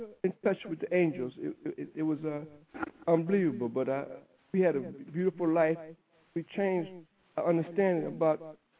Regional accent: Detroit, Michigan, United States; I'm from Detroit.

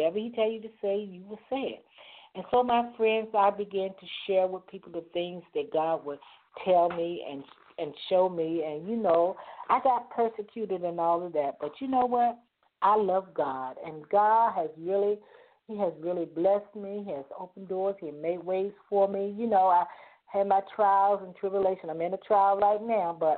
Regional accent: Virginia, United States; let me go back to Virginia, my hometown.

